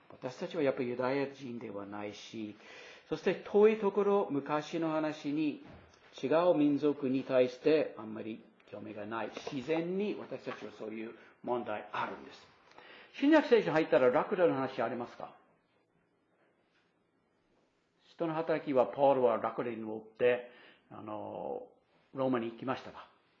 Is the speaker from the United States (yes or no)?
yes; United States; Japanese is a second language; 私はアメリカ人として文化の話でね、西部劇あるでしょ。